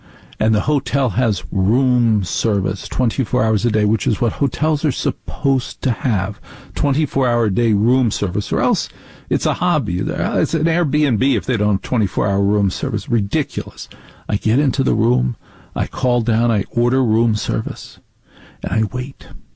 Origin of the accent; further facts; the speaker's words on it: New Jersey, United States; I grew up in North Jersey.